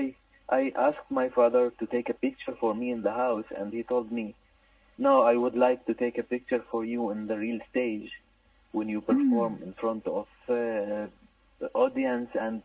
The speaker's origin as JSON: {"language": "English", "country": "Syria", "said": "Actually, I'm originally from Syria, from the south of Syria"}